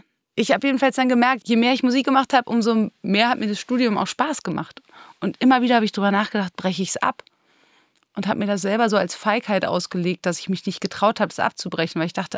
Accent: Berlin, Germany; Aus West-Berlin. Also ich bin gar nicht so weit hier vom Theodor-Heuss-Platz aufgewachsen, in Ruhleben.

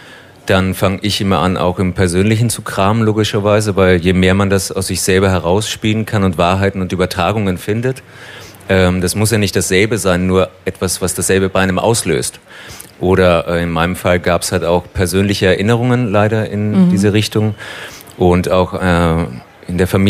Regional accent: Carinthia, Austria; Ja, ich komme eigentlich aus Kärnten.

